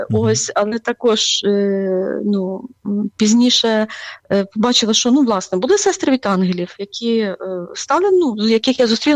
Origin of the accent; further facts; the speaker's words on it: Khmelnytskyi Oblast, Ukraine; в нас я з Хмельницької області, Донецький район, я походжу з Поділля, і в нас там завжди ставилися, в нас там багато православних, родини мішані, багато, ну, католицькі парафії також потужні в нас є.